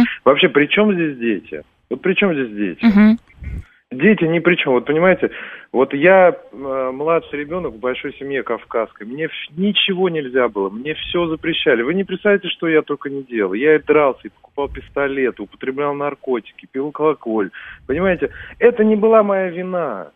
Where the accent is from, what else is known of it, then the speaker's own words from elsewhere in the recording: Moscow, Russia; мне 36 лет … я москвич, у меня дочка есть 2,5 года.